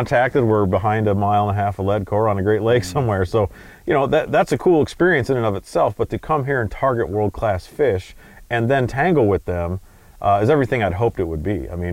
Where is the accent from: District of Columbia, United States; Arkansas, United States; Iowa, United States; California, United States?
Iowa, United States; and I grew up in Iowa.